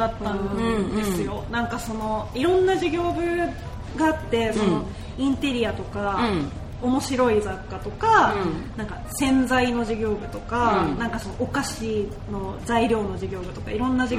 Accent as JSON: {"language": "Japanese", "region": "Fukuoka", "country": "Japan", "moved": "yes", "lives_now": "Tokyo, Japan", "said": "私は福岡から単身で上京したんですけど"}